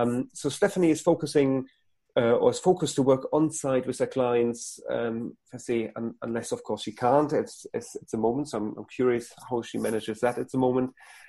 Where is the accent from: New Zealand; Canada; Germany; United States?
Germany; first language German; English is a second language; now in United Kingdom; Obviously, we talked in German, which is, to say, still my mother tongue after 20 years in the UK. So it's always nice to have a fellow German on the podcast.